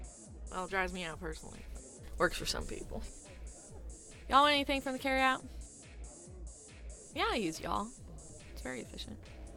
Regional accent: United States; Yeah, I'm from the States. A few of them.

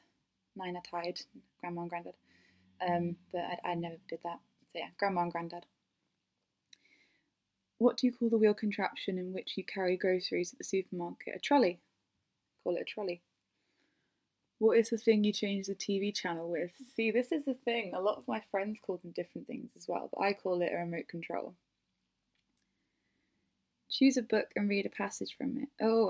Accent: Wales, United Kingdom; also born or lived in North of England; I'm from England. I was born in the north, and then I moved to Wales and grew up there, and now I'm living in the north again.

